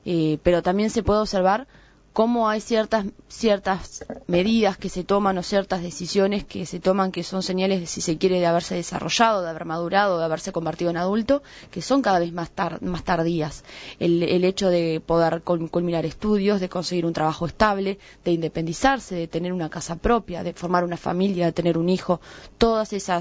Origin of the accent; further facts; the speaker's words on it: Uruguay; hay temas que son transversales y que nos preocupan a todos como uruguayos